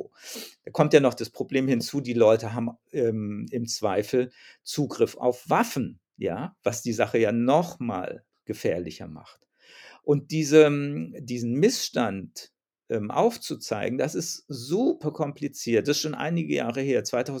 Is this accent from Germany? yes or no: yes; Langen, Hesse, Germany; in meiner Heimatstadt Langen bei Frankfurt am Main.